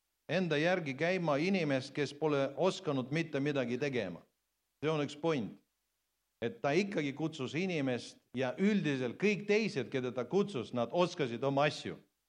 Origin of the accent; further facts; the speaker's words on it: Pärnu, Pärnu County, Estonia; ma elan Juris, see on päris hea küla, et lasta siis olla. Muidu ma olen pärnakas.